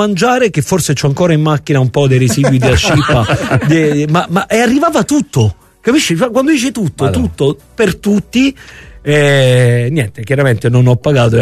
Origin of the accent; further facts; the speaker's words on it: Reggio Calabria, Calabria, Italy; io comunque sono di Reggio Calabria, non è che sono, che vengo dalla povertà